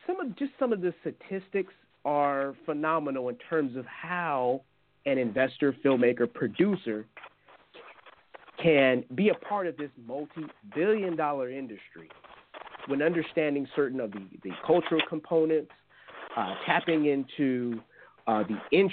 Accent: San Diego, California, United States; I had the experience of growing up in San Diego, California, very diverse, close to Mexico.

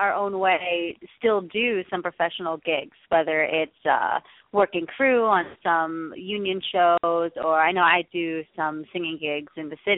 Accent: Queens, New York, United States; Yes, I come from Queens.

